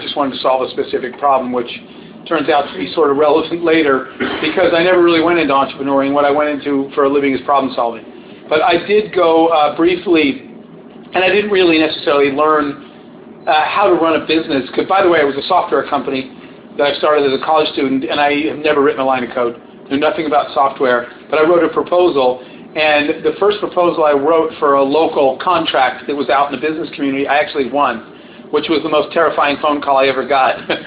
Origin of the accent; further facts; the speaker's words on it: Arizona, United States; I grew up out in Arizona. I went to a big public high school